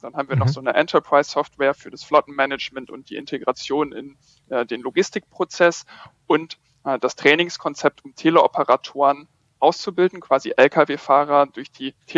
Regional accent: Northern Germany, Germany; Ich bin auch gebürtiger Norddeutscher

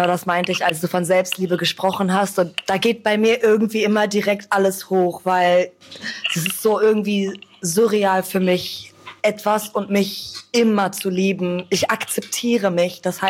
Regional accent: Gelsenkirchen, North Rhine-Westphalia, Germany; Du musst dir vorstellen, ich komme aus Gelsenkirchen.

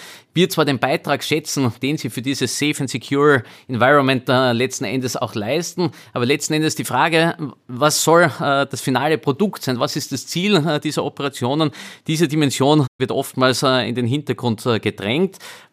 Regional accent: Austria; wir sind ja auch, so ehrlich muss man sein, als Österreicher ein Profiteur von diesen Entwicklungen

